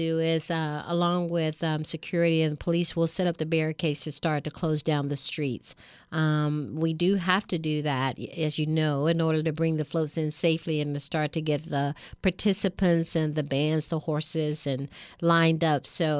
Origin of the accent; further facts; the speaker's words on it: Georgia, United States; now in California, United States; Well, I grew up in Georgia, as a matter of fact. I'm from the East Coast, and I've been in California now about 8 years.